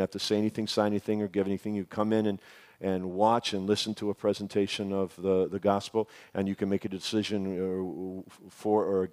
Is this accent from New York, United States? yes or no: no; Chicago, Illinois, United States; We heard about this big church out in Chicago, my hometown, that was doing an amazing job of it.